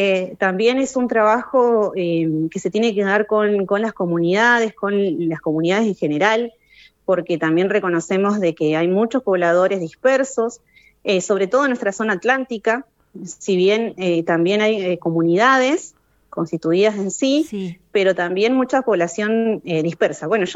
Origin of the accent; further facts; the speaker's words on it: Valcheta, Río Negro, Argentina; Yo soy de Balcheta … en este momento me encuentro en Chuele.